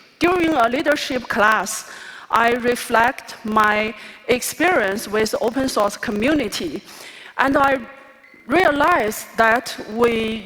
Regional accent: Beijing, China; from Beijing, China.

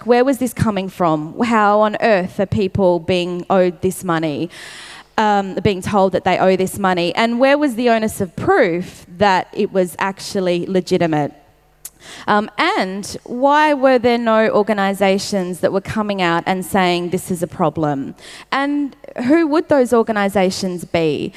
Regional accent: Australia; I'm also from like this little part of Australia. I'm not even like the good part where everyone is, like where all the IT jobs are. I'm in the country as well, so I don't live in a major city.

